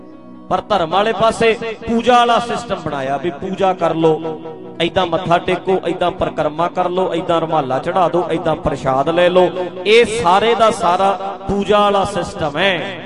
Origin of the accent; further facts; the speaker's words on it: Dhadrian, Punjab, India; ਮੇਰੇ ਪਿੰਡ ਢੱਡਰੀਆਂ, ਆਪਣਾ ਤੇ ਨੇੜੇ ਹੀ ਪਿੰਡ ਆ, ਇੱਥੇ ਨਾਲ ਬੁਲਾਡੇ ਦੇ ਨੇੜੇ ਪੈ ਜਾਂਦਾ ਆਪਣਾ ਪਿੰਡ, ਤੇ ਸਾਡੇ ਉੱਥੇ 4 ਪਿੰਡ ਜਿਹੜੇ ਆ ਪਾਕਿਸਤਾਨੋਂ ਆਏ ਲੋਕਾਂ ਦੇ ਆ